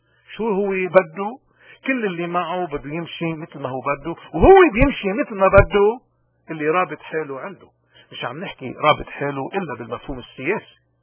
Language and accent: Arabic; Lebanon; معيارنا كلبنانيين الدستور والقانون، ومعيارنا كمسيحيين كتابنا المقدس.